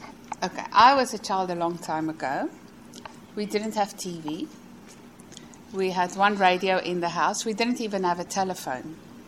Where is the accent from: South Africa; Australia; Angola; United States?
South Africa; I'm South African, but I also have a British nationality. But I was born in South Africa and I studied there.